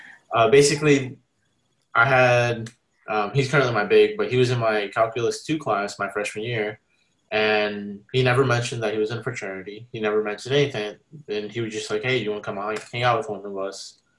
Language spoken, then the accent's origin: English; St. Louis, Missouri, United States; I'm from St. Louis, Missouri. I'm 20 years old.